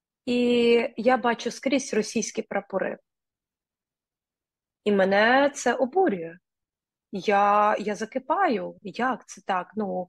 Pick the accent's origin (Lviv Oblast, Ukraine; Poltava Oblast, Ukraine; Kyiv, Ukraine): Kyiv, Ukraine; first language Russian; Я 1990 року народження, тобто я ще народилась в Радянському Союзі. У мене проста сім'я, простих робочих професій батьки, сім'я корінних киян, російськомовна сім'я була.